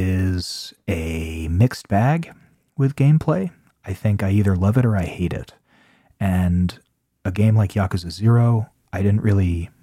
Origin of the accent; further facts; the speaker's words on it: United States; I mean, hi, kettle, pot, nice to meet you. I'm American, but it is something that is undeniable.